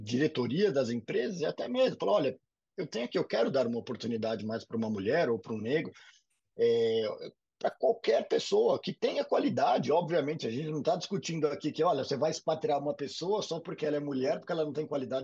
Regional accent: Brazil; E eu acho que falar aqui como brasileiro, né, não só como multinacionais

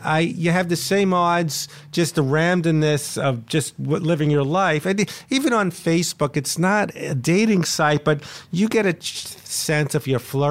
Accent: New York, United States; accent: New York Jewish; I go, oh, I'm a New York Jewish accent.

